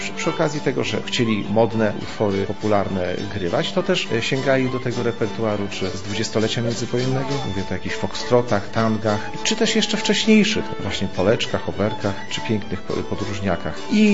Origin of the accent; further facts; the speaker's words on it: Lublin, Lublin Voivodeship, Poland; Ja pochodzę z Lublina, ale moja mama się urodziła w dawnym województwie zamojskim, we wsi Borówek, to jest koło Żółkiewki.